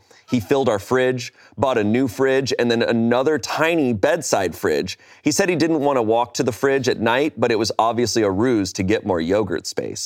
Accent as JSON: {"language": "English", "region": "Arizona", "country": "United States", "tie": "born or raised there", "said": "I grew up mostly in Arizona."}